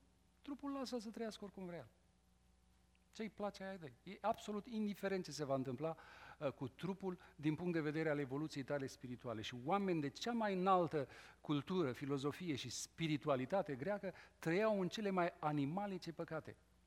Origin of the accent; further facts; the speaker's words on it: Bucharest, Romania; eu sunt de la București și toată lumea știe că bucureștenii sunt șmecheri, mitică de la București, așa ne se spune, mitici.